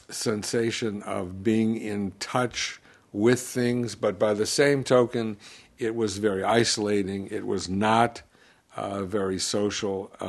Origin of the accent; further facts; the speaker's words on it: New York, United States; Growing up in New York, right in the middle of all